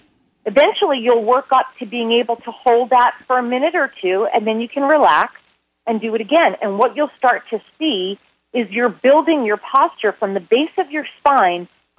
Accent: Philadelphia, Pennsylvania, United States; now in Arizona, United States; I've been living in Arizona for the last 17 years, but I grew up living in Philadelphia.

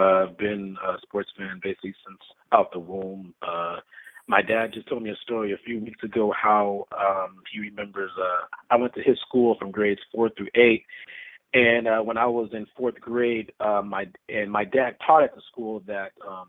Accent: Los Angeles, California, United States; I'm from Los Angeles.

